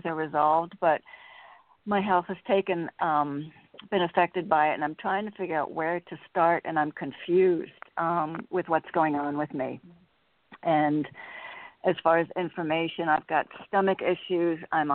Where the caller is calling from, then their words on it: Connecticut, United States; I'm calling from Connecticut.